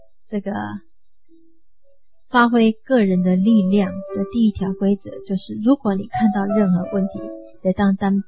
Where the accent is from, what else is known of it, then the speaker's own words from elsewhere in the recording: Taiwan; 这就是我们台湾人的重要性，这也是我们台湾人的责任